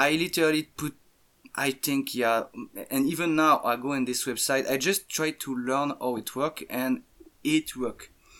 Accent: Switzerland; English is a second language; I'm from Switzerland, so we do a lot of skiing and things like that.

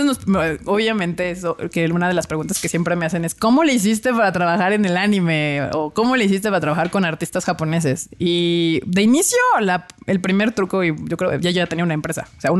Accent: Mexico; Sí choca con la manera en que somos los mexicanos.

